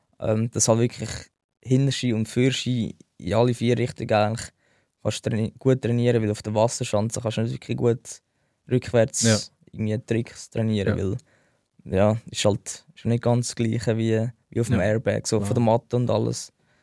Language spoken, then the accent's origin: German; Zurich, Switzerland; das war halt so eigentlich bei meiner Heimat. Mhm. Gerade auf der anderen Seite vom Albis, bei der Landewiese.